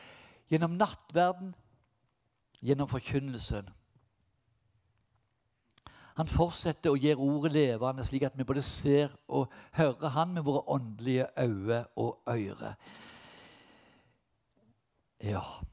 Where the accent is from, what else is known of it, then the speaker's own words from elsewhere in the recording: Ganddal, Rogaland, Norway; som jeg fikk av yngreslederen min da jeg var 13-14 år hjemme på Gandal